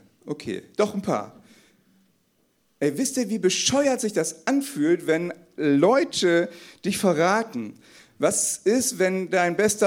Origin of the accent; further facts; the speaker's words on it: Hamburg, Germany; Ich komme eigentlich aus Hamburg, ich bin so ein Hamburger Jung, ne?